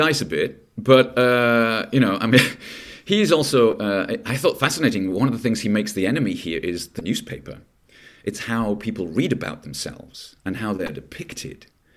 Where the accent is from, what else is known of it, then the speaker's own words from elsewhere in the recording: England, United Kingdom; also born or lived in Coventry; I come from the north of England. I grew up in the north of England, even though I was born in Coventry, but I grew up in the north of England.